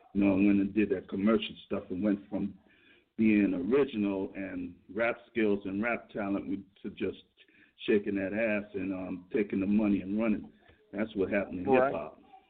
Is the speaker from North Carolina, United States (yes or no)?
no; Brooklyn, New York, United States; Yeah, I grew up in Brooklyn, New York, the mecca of hip hop.